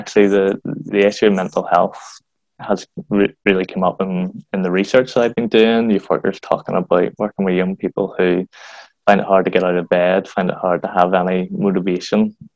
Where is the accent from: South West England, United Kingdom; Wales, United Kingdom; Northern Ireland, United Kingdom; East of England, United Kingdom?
Northern Ireland, United Kingdom; Bangor; growing up in Bangor, I was at every youth club going, every church going, but it was all the Protestant churches.